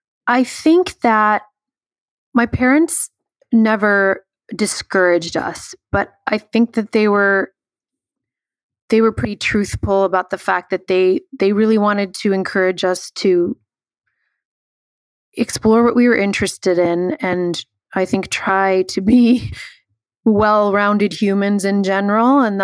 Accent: Chicago, Illinois, United States; Both Cubs and White Sox, because, you know, we grew up in Chicago.

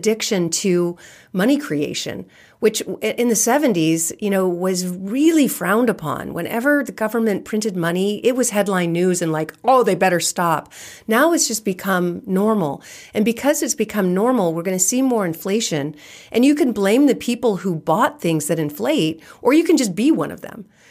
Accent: California, United States; And I'm born and raised in California, so it's always been expensive.

